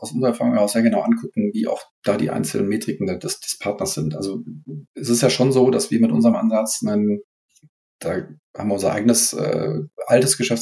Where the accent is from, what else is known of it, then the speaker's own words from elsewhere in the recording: Düsseldorf, North Rhine-Westphalia, Germany; Also ich komme ja aus der Düsseldorfer Ecke hier